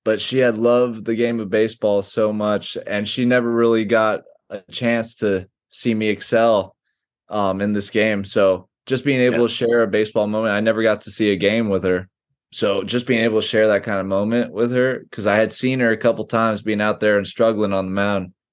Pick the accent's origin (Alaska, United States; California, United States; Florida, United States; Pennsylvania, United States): Florida, United States; Miami; I grew up in Miami, so we never have any snow, but I've been snowboarding 3 times